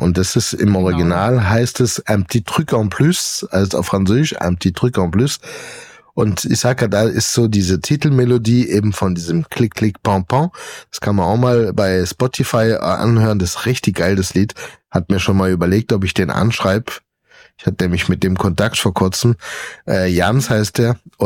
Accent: Germany; also born or lived in France; Als Deutscher.

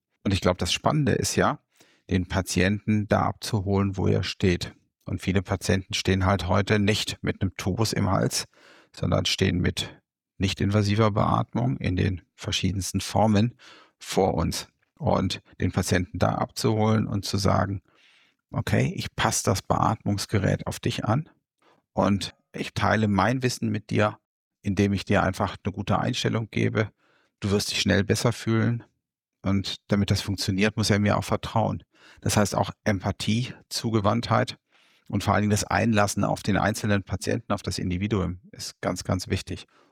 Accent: Rhineland, Germany; Bin Rheinländer, der heute in Norddeutschland lebt, dorthin emigriert ist und versucht mit dem rheinländischen Charme die Norddeutschen ein bisschen zu begeistern. Ich bin mittlerweile 56 Jahre alt

